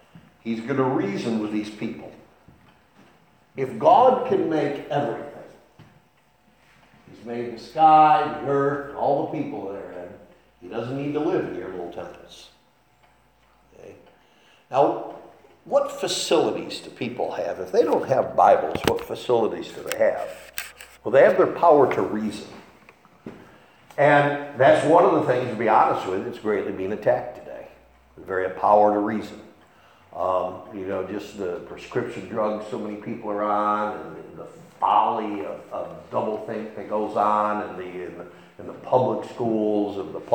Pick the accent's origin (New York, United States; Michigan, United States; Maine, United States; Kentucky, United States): Maine, United States; Machias; I remember as a boy growing up in Machias